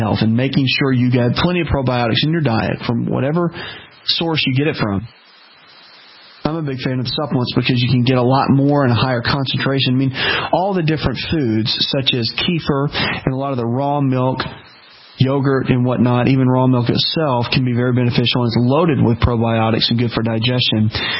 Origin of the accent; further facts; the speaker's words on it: the South, United States; and I'm from the South, so don't worry. I'm right around here.